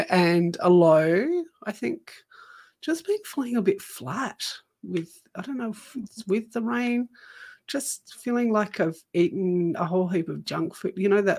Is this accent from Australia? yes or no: yes; Tasmania, Australia; from Tasmania.